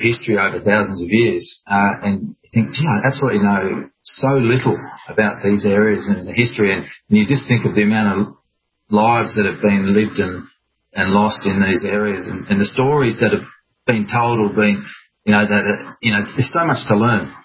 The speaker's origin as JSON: {"language": "English", "country": "Australia", "tie": "born or raised there", "said": "Growing up in Australia"}